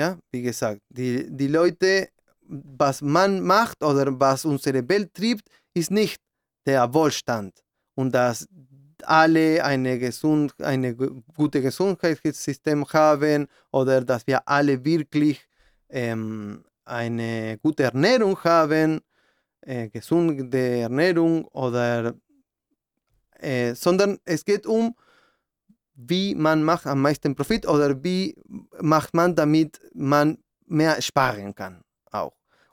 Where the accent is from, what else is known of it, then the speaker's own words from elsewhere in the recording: Argentina; German is a second language; now in Germany; Ich komme ursprünglich aus Argentinien